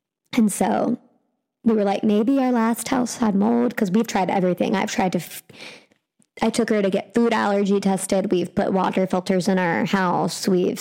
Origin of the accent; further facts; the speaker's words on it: Marietta, Georgia, United States; We started the festival run in my hometown of Marietta, Georgia, at the Cobb International Film Festival.